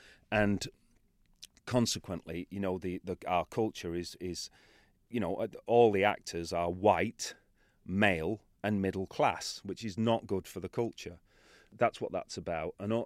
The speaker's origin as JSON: {"language": "English", "country": "United Kingdom", "said": "It was a huge challenge for a British actor to be totally surrounded by American actors who were simply speaking how they"}